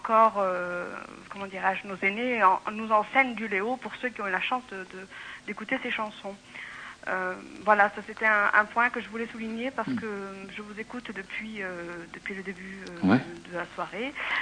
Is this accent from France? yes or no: no; Algeria; Moi, personnellement, je suis algérienne.